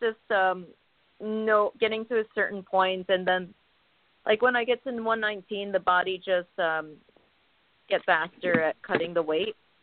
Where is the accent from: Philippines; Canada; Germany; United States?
United States; Astoria, New York; Well, I was born in the Lower East Side, but I'm really from Astoria because I moved here when I was very small, and I've not left since, so.